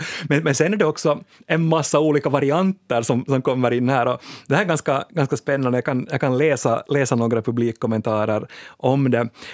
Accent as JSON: {"language": "Swedish", "country": "Sweden", "said": "Släng på vatten, skulle jag som svensk säga."}